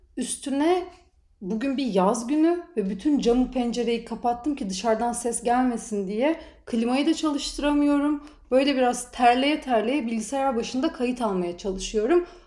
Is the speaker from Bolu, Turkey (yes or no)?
no; Istanbul, Turkey; 32 yaşındayım, İstanbul'da doğdum, büyüdüm.